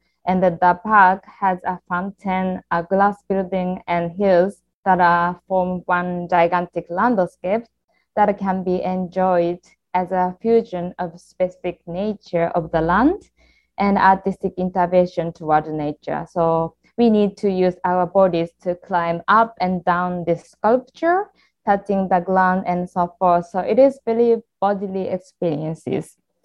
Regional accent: Japan; English is a second language; now in Vienna, Austria; from Japan, and usually I'm based in Vienna, Austria, but currently I'm back in Japan. So I'm now speaking from Japan.

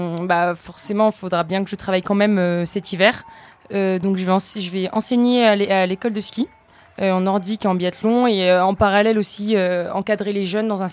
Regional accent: Grand Est, France; je suis originaire des Vosges. Et ça fait quelques années que j'habite en Savoie, en dessous Courchevel.

